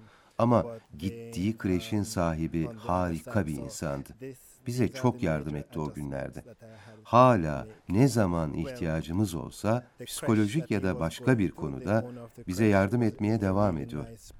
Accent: Jamaica; Turkish is a second language; hemen soruyorlar, "Nerelisin?" diye. "Jamaikalıyım" deyince şaşırıyorlar.

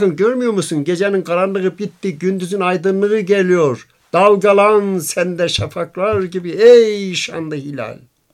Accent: Erzurum, Turkey; Ben de Erzurumluyum.

